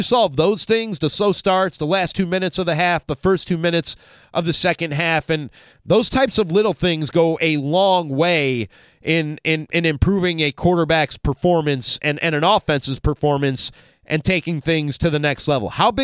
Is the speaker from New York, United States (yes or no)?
no; Chicago, Illinois, United States; Born and raised in Chicago, Bears fan through and through